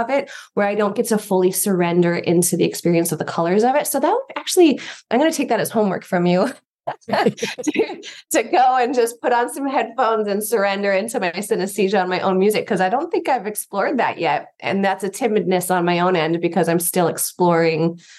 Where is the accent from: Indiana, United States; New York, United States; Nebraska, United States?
New York, United States; New York City; now in Los Angeles, United States; I came out LA from New York City with the intention of being an actress.